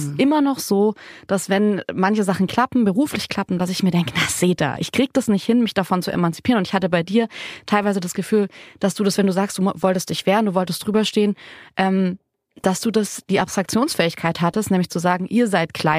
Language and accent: German; Southern Germany, Germany; Aus Süddeutschland, aus wirklich im Nirgendwo zwischen Stuttgart und Nürnberg und nirgendwo.